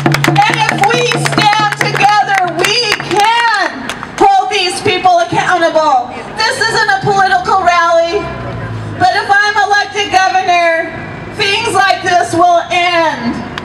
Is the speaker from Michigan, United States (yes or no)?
no; Vacaville, California, United States; I'm just from Vacaville, which isn't that far, and we've had the same thing happen in Vacaville.